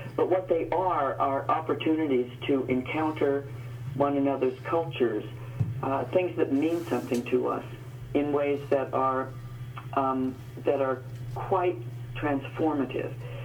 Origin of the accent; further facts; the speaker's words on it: Montana, United States; I come from Montana, and the Native people are still, after all these years, among the least understood American communities.